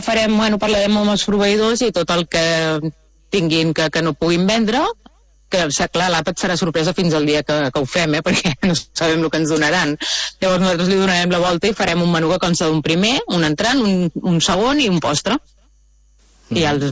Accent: Arenys de Mar, Catalonia, Spain; Correcte, traiem pit de que som d'Arenys.

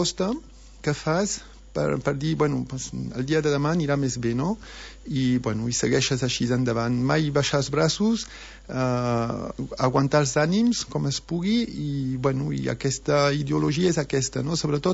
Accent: Roses, Catalonia, Spain; also born or lived in France; Jo sóc d'aquí, he nascut a Roses, i corri de petit fins ara

